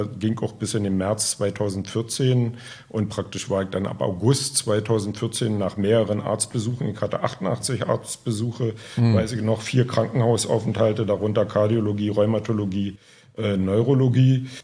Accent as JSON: {"language": "German", "town": "Strausberg", "region": "Brandenburg", "country": "Germany", "said": "Selber komme ich aus Strausberg."}